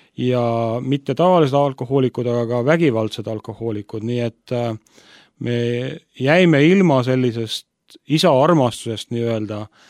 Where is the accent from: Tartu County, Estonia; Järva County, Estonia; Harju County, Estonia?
Järva County, Estonia; Mina olen pärit Järvamaalt ja kunagi oli selline kuulus kolhoos nagu Estonia, seal olen üles kasvanud.